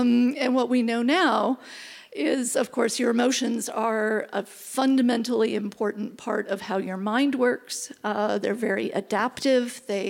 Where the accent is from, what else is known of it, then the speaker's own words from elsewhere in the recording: Canada; as I'm Canadian, went to the University of Toronto